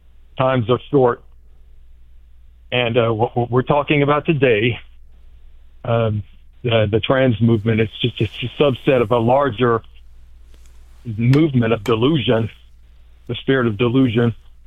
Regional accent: Texarkana, United States; now in Huntsville, United States; No, sir. I'm from Texarkana.

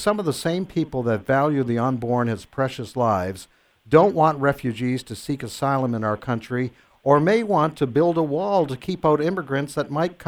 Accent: Canada; moved away as an adult; now in United States; I'm an immigrant, I came here from Canada under a green card 20 years ago.

